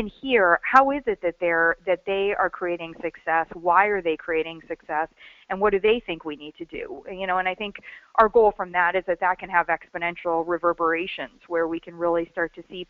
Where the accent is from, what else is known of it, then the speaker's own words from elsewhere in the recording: Midwest, United States; I'm from a Texas, you know, very, like, right-wing family, et cetera. I grew up in the Midwest